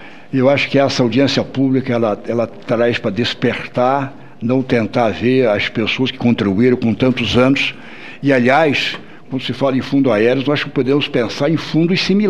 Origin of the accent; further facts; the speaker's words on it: Santa Catarina, Brazil; also born or lived in Carazinho; eu, como gaúcho catarinense, sou nascido em Carazinho e criado no Oeste Catarinense